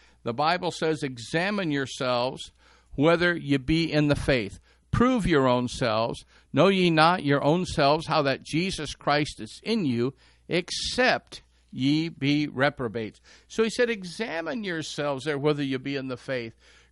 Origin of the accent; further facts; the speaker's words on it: Detroit, Michigan, United States; as a young man growing up in Detroit.